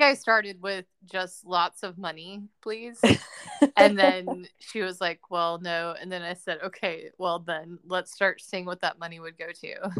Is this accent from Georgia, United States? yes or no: yes; Georgia, United States; because growing up in North Georgia, you would typically go there for, quote, skiing